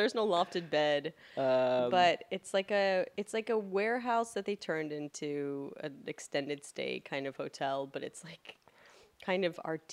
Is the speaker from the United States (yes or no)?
no; India; No, I'm Indian. We're good at the spelling.